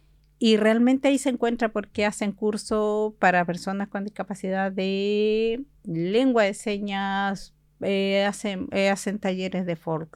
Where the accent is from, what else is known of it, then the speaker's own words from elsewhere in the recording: Chile; pero también aportamos al país, también somos parte de Chile y también somos ciudadanos.